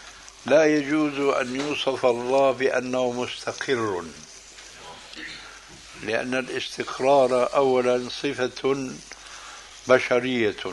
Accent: Syria; هناك نكتة سورية تروى، وهي زعموا بأن رجلا من الأكراد، يضرب المثل عندنا في سوريا

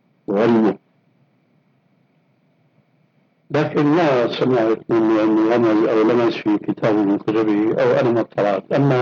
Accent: Syria; عندنا في الشام

